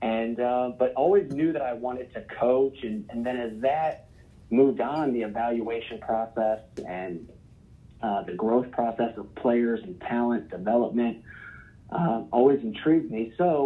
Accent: Ohio, United States; So really, the football journey started for me as a young kid growing up in Ohio

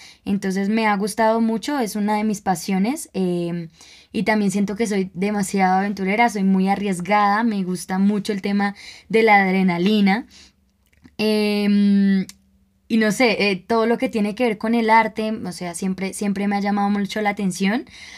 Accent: Colombia; Bueno, cabe aclarar que somos colombianos. Pero entonces, ¿qué pasa en nuestro país?

